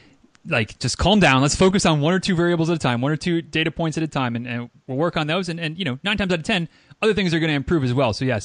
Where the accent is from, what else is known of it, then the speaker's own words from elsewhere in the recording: Michigan, United States; from growing up in Michigan, like I said, and going to Canada, not super regularly